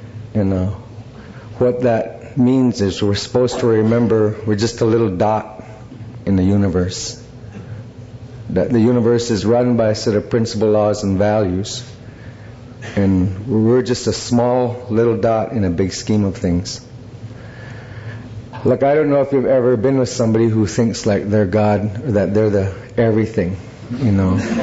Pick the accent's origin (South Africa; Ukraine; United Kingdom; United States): United States; Is where my tribe was originally from. And I'm from the Mohican Nation.